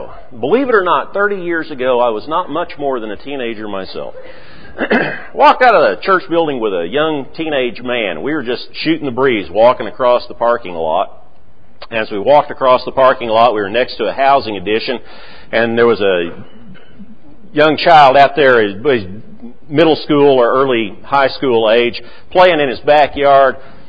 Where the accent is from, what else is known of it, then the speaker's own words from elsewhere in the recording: Oklahoma, United States; I'm from Oklahoma, I didn't grow up on a boat